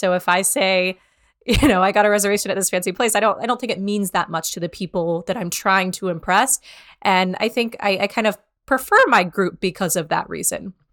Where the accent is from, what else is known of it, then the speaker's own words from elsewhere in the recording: New York, United States; one thing that was really striking to me as a New Yorker